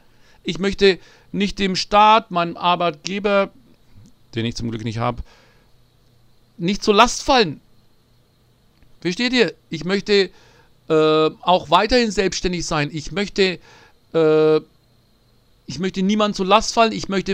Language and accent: German; Nuremberg, Bavaria, Germany; accent: Franconian; Ja, ich habe einen fränkischen Akzent, wie ihr hört. Ich bin in Nürnberg groß geworden